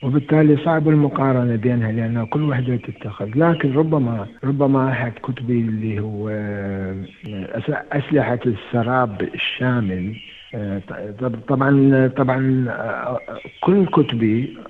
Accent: Iraq; moved away as an adult; now in Australia; لأن درست في استراليا، لما طلعت من العراق، وللأسف يعني طلعت من العراق بسبب الظروف اللي كانت سائدة في وقتها

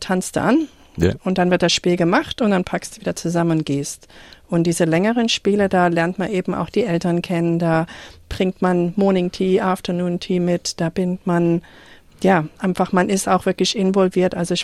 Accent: Germany; Also ich bin da reingeschlittert, mir kennt's ja nicht als Deutsche

